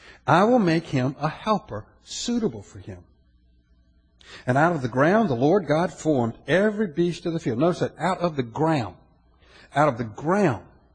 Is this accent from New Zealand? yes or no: no; United States; You know, I'm an American, and I believe in freedom and the rights that we have under our Constitution.